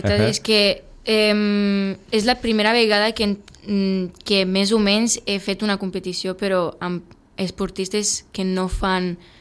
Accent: France; Catalan is a second language; also born or lived in Serbia; now in Spain; De petita jo vivia a França, després a Sèrbia, on vaig començar a escalar, després a França una altra vegada més i ara aquí a Catalunya.

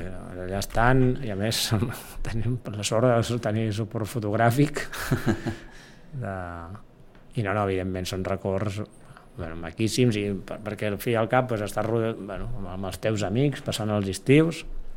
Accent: Sitges, Catalonia, Spain; ara passen els del meu poble, no? Uh-huh. El so aquest que tenim aquí a Sitges

